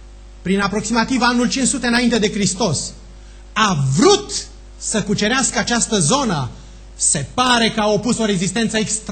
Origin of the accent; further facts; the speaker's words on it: Romania; Am fost gelos că sunt român